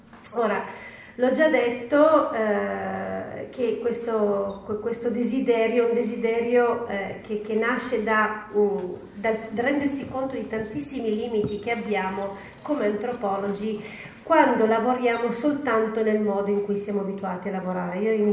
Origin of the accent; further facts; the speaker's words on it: Piedmont, Italy; now in Milan, Italy; io poi sono piemontese di origine, ormai di adozione milanese, di 20 anni fa, anche di più